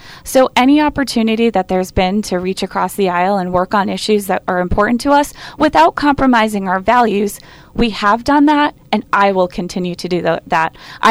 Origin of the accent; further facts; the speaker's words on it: Epping, New Hampshire, United States; I grew up in Epping. A lot of my friends were hunters.